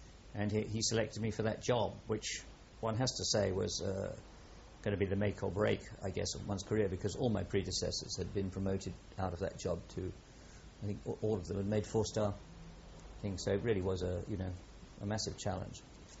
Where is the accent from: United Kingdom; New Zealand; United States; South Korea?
New Zealand; as a man, as a New Zealander